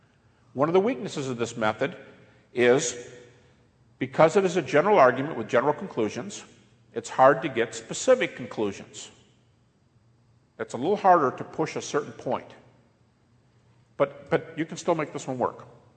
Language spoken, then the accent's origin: English; Detroit, Michigan, United States